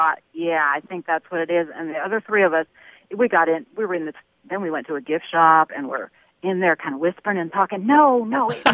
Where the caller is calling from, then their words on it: Indianapolis, Indiana, United States; I'm calling from Indianapolis.